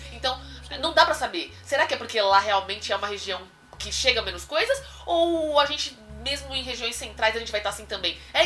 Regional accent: São Paulo, Brazil; nasci em São Paulo, cresci em São Paulo, capital, centro de São Paulo

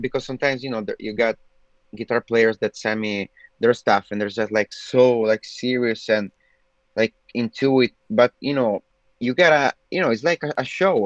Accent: Trento, Trentino-Alto Adige, Italy; also born or lived in Milan; I grew up in a little town in Italy, like in the Alps. Like I was born in Milan, but then I moved to Trento.

